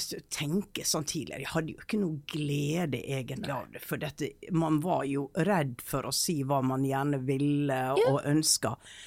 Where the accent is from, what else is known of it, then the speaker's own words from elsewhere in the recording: Hareid, Møre og Romsdal, Norway; Jeg har vokst opp på Hareid.